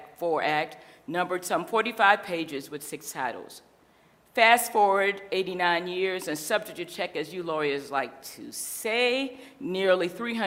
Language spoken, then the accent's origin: English; South Carolina, United States; I'm from South Carolina, and Steve Matthews is here from my old high school